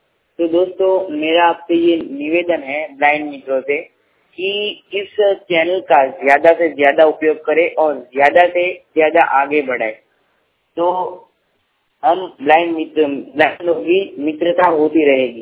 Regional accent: Surat, Gujarat, India; मैं सूरत का रहने वाला हूँ, मेरा जिला भी सूरत ही है।

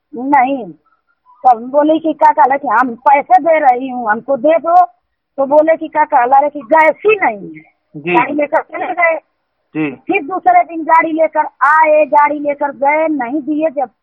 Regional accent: Chiramanpur, India; जी, हम चिरामनपुर की रहने वाली हूँ।

